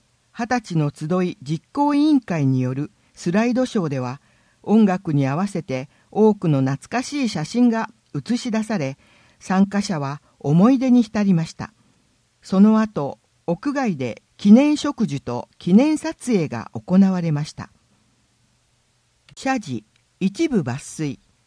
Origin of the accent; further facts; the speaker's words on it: Tawaramoto, Nara, Japan; 自然豊かなこの田原本町で生まれ育ち、仲間と共に小中学校を通して一生の思い出を育んでまいりました